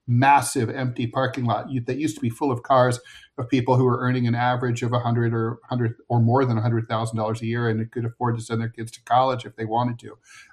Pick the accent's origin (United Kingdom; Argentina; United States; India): United States; Dayton, Ohio; he went to my hometown of Dayton, Ohio, repeatedly, Donald Trump did. And, I grew up there